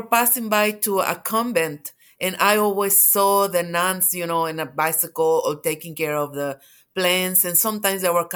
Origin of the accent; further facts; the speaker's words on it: Mexico; now in Atlanta, United States; I'm from Mexico